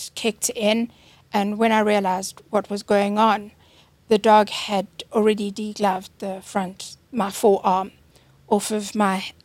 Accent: Alberton, Gauteng, South Africa; I'm from Alberton.

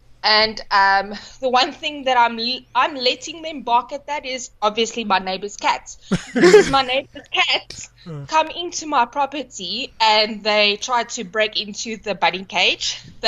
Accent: Johannesburg, Gauteng, South Africa; now in Nelspruit, South Africa

